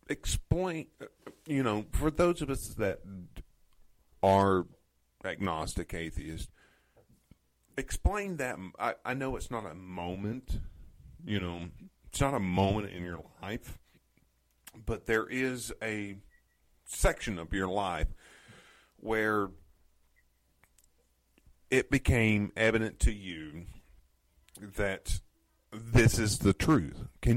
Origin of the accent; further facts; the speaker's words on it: Florida, United States; considering that I grew up in Florida and am